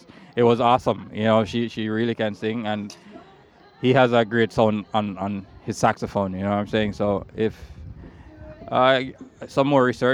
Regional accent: Jamaica; moved away as an adult; now in Halifax, Canada; I'm from Jamaica. I've been in Halifax a year and a half, just about.

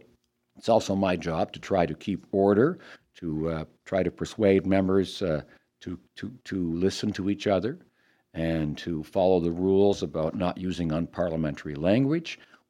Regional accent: Canada; People, I think, feel very strongly pride in being Canadian. They appreciate the role that our armed forces have played as peacekeepers

